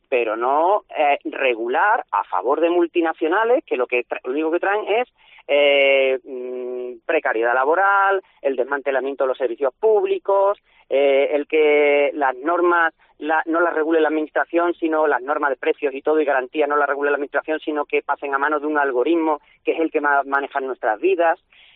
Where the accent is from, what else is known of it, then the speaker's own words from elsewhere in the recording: Andalusia, Spain; no solo como taxista, sino como andaluz